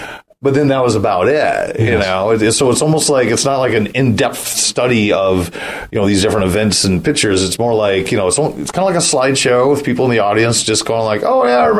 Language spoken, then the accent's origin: English; Waterloo, Iowa, United States; but I remember where I grew up in Waterloo, Iowa, same thing.